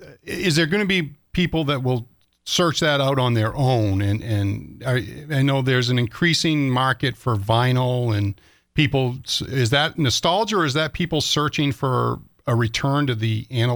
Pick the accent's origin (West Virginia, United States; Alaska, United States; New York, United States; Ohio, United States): Ohio, United States; Howland; a band I had never heard of growing up in Howland.